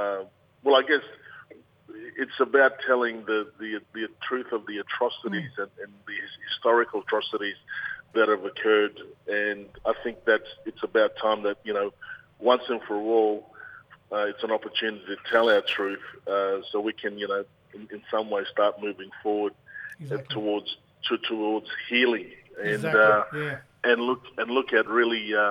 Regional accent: Saibai Island, Queensland, Australia; My mob is from Sabai Island in the Torres Strait. I'm from the Samoa and Kudal clans, the Cassowary and Crocodile clans of Sabai. My wind is the Zegub and the Sagirgub, the south and southeasterly winds.

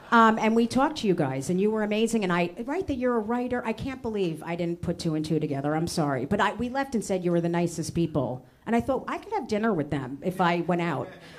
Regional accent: South Orange, New Jersey, United States; Oh, I grew up in South Orange, right next to Newark.

